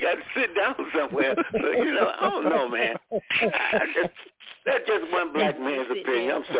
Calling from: Birmingham, Alabama, United States; I'm calling back from Birmingham to Magic City.

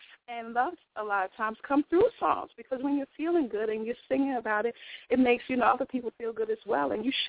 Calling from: Brooklyn, New York, United States; Hey, Tupon. … from Brooklyn.

